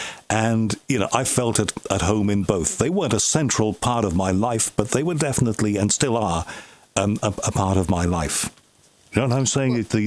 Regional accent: Liverpool, North West England, United Kingdom; I'm from Liverpool, and Liverpool, you may not know this, but is a city that is half Catholic and half Protestant, and my family is divided right down the middle.

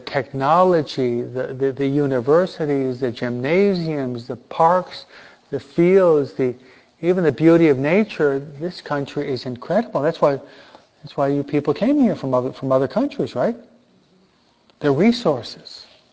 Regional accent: United States; I am an American, and most of you are American citizens too

